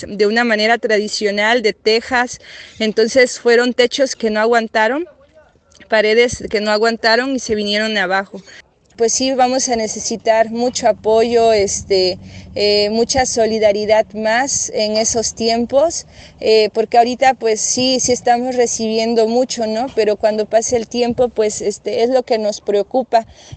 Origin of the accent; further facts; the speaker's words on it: Ixtaltepec, Oaxaca, Mexico; pues nunca en Ixtaltepec, en que es mi pueblo, pues había vivido una experiencia de este tipo.